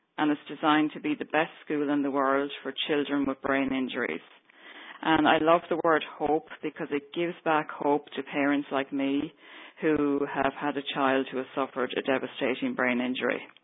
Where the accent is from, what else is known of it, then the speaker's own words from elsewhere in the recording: Ireland; now in New York, United States; because I'm Irish